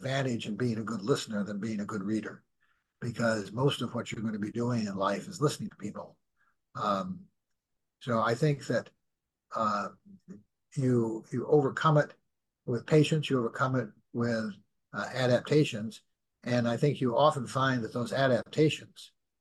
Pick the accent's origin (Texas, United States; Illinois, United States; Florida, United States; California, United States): Illinois, United States; Marengo; The reading was not a highly prized skill of young boys growing up in Marengo, Illinois at the time.